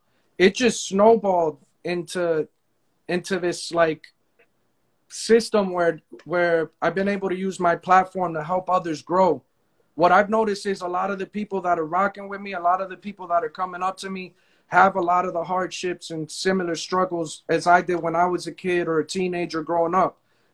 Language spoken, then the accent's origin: English; Perth Amboy, New Jersey, United States; I'm from Jersey. I'm from Perth Amboy.